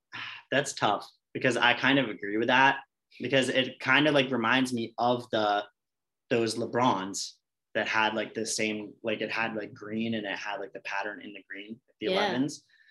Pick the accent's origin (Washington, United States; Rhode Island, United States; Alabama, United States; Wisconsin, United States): Rhode Island, United States; Even though I'm from Rhode Island, so I kind of like Boston Celtics